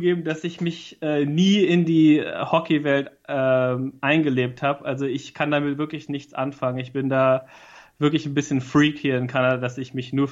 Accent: Heidelberg, Baden-Württemberg, Germany; Es macht eigentlich nicht so viel Sinn, weil ich bin in Heidelberg aufgewachsen.

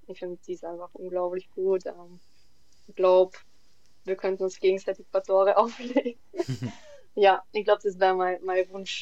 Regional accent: Tyrol, Austria; Ich komme ja aus Tirol

